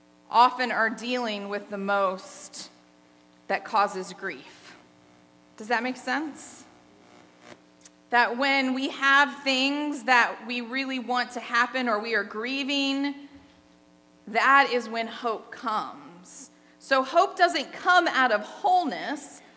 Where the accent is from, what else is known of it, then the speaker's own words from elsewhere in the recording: Charleston, South Carolina, United States; I was from Charleston. Zero sea level.